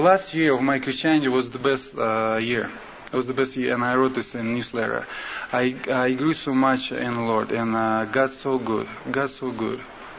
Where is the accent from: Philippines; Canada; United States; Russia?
Russia; English is a second language; as you understand, I'm Russian, and English is not my first language.